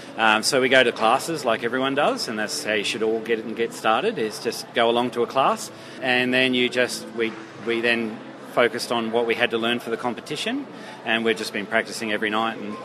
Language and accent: English; Nowra, New South Wales, Australia; and I'm from Nowra.